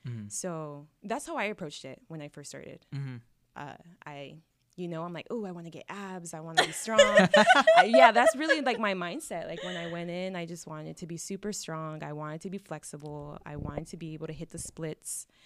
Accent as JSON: {"language": "English", "region": "California", "country": "United States", "said": "I am originally from Merced County, and I moved here to Fresno County when I attended Fresno State"}